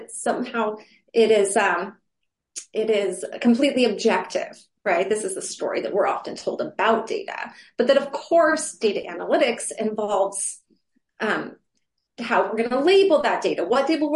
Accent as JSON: {"language": "English", "region": "New Mexico", "country": "United States", "said": "But I am from New Mexico, very proudly from New Mexico. I sometimes joke that it's about 90% of my personality is being from that state."}